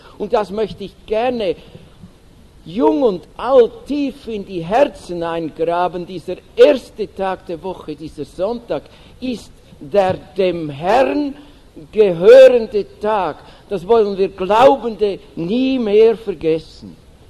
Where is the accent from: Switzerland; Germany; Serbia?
Switzerland; Wolfhausen, Zurich; in Wolfhausen, wo ich herkomme, gibt es ein kleines Häuschen neben dem Versammlungslokal.